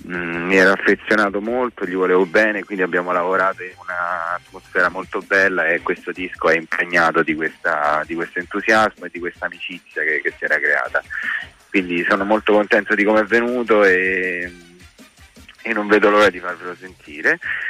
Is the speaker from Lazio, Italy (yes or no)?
yes; Rome, Lazio, Italy; sì sono di Roma, sì